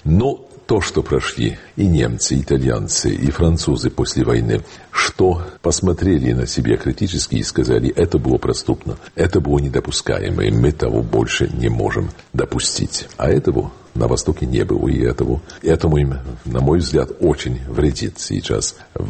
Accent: Poland; Russian is a second language; И важно сказать, что мы в этом, мы поляки, не можем считать себя чистыми и невиноватыми.

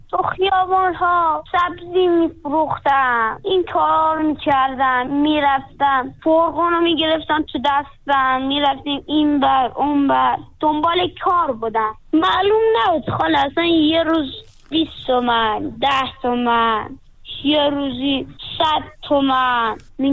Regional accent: Afghanistan; born there; کلن تو افغانستان به دنیا اومدم، از 7 سالگی رفتم سری کار

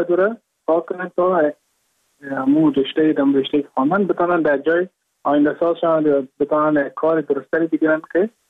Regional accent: Mazar-i-Sharif, Balkh, Afghanistan; moved away as an adult; now in Goa, India

